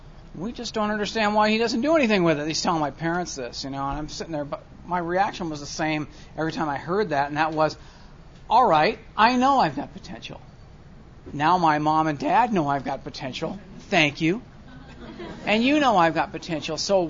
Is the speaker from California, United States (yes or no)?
yes; California, United States; But I grew up in Orange County, which is certainly a city best seen from a rearview mirror, as I heard someone say.